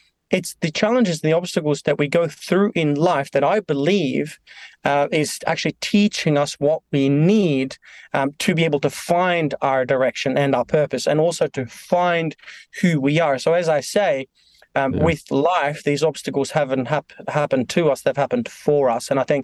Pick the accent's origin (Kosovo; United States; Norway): Norway; now in Australia; I'm born and raised in Norway and Scandinavia. Came to Australia 2005 to kind of find my purpose, direction